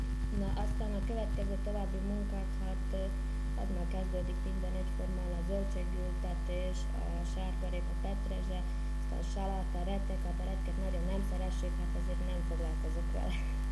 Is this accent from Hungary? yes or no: no; Diószeg, Trnava Region, Slovakia; 1949. november 12-én születtem Diószegen, és diószegi lakos is maradtam a mai napig.